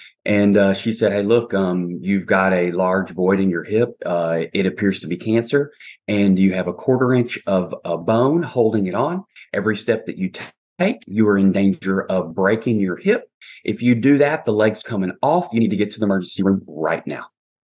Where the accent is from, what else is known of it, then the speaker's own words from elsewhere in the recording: the South, United States; so I'm originally from the South, and I stayed around there until I graduated from college, and then I moved over to Dallas